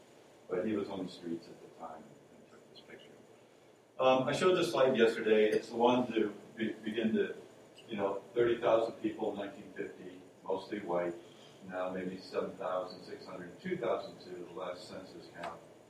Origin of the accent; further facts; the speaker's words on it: Los Angeles, California, United States; I grew up in Los Angeles where everything is made out of stucco.